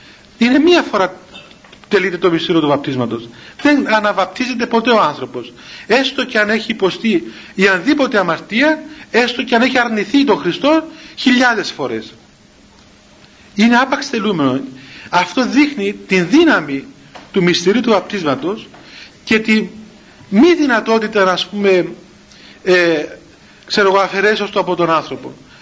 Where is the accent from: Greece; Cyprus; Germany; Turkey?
Cyprus; Του είπα και εγώ ότι είμαι από την Κύπρο.